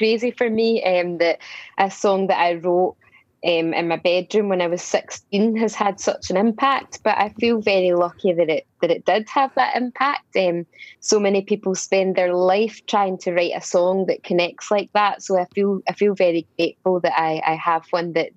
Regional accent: Scotland, United Kingdom; I mean, it's probably part of being Scottish.

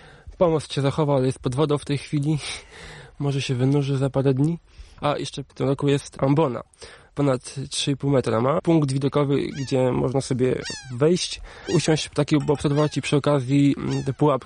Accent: Bełżec, Lublin Voivodeship, Poland; No ja przyjechałem z kolegą z Bełżca.

